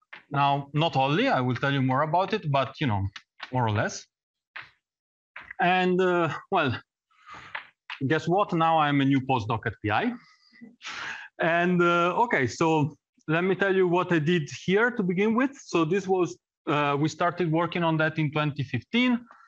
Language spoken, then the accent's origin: English; Lombardy, Italy; also born or lived in Paris; So I come from Italy, near Milan, and I studied my PhD in Paris.